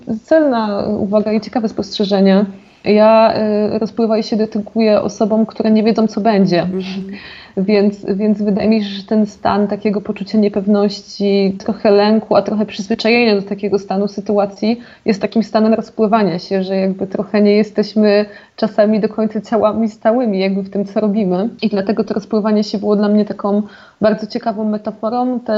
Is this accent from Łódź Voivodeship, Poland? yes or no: no; Silesian Voivodeship, Poland; ja w ogóle mówię o Górnym Śląsku, chociaż jestem z Zagłębia